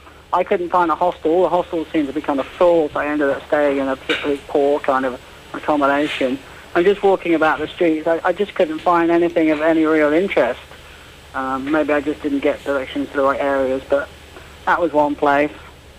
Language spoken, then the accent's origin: English; Weston-super-Mare, South West England, United Kingdom; I come from Western Supermare originally, and I went to Bristol every day from about the age of 5 till 8, and then I went to Coventry to a boarding school